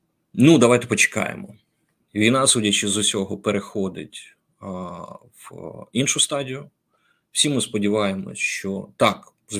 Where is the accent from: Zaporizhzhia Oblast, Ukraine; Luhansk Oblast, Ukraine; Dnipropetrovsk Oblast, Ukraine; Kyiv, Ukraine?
Zaporizhzhia Oblast, Ukraine; Zaporizhzhia; Я про Запорізький напрямок кажу тільки тому, що я з Запоріжжя.